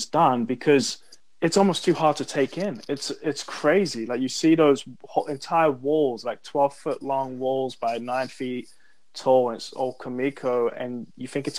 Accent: London, United Kingdom; I'm from London.

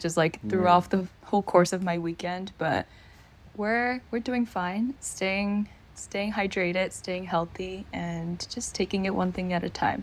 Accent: Myanmar; first language Burmese; English is a second language; And I'm from Myanmar. And in Burmese, which is the language that we speak in Myanmar, our names don't have first, middle, last.

